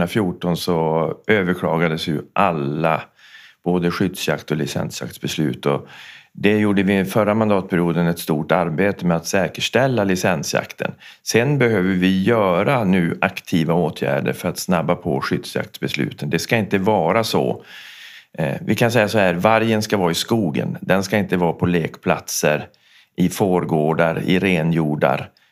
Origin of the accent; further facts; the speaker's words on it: Norsjö, Västerbotten County, Sweden; Jag är ju från Västerbotten, från Norsjö, av födsel och ohejdad vana. För sig utflyttad till västkusten i yngre år och återflyttad.